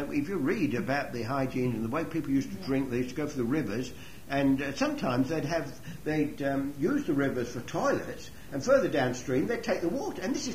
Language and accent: English; England, United Kingdom; moved away; And interestingly enough, when we came from England, one of the things they made us do, they checked with us to make certain we hadn't been near any animals